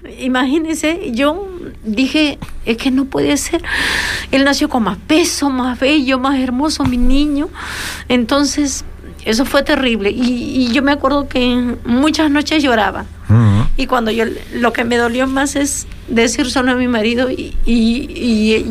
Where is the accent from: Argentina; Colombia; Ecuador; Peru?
Peru; now in Fuerteventura, Spain; por allá en mi país todavía existe eso del machismo.